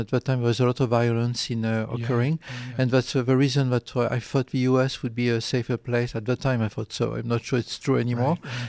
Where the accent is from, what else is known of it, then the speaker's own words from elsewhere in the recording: France; also born or lived in Algeria; And we moved to France when I was six because of the events at that time. And I did my high school in central France, then in Marseille, in south of France, medical school in Paris.